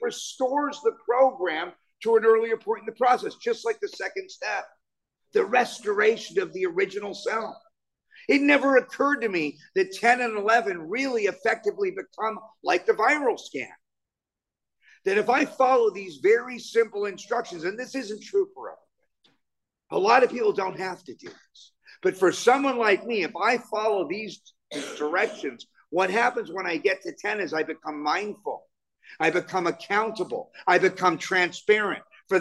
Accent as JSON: {"language": "English", "town": "Malibu", "region": "California", "country": "United States", "tie": "born or raised there", "said": "And I said, well, I grew up in Malibu."}